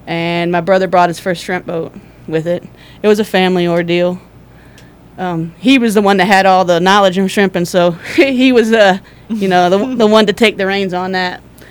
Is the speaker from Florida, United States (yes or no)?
yes; Pine Island, Florida, United States; if you travel around the world and you ask anybody, where are you from? You say, Pine Island. They look at you like, you know, what country? What country is that in, you know? But, yeah, so we moved back to Pine Island